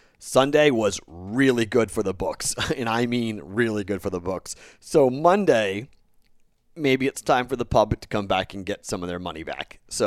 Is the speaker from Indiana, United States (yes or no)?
no; Boston, Massachusetts, United States; I'm from Boston, okay? Remember, I am a Boston Red Sox fan.